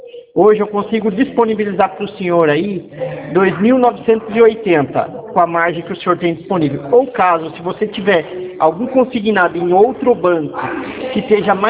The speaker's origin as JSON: {"language": "Portuguese", "town": "Mogi Mirim", "region": "São Paulo", "country": "Brazil", "said": "eu sou da cidade de Mogi Mirim, Mogi Mirim, Mogi Guaçu."}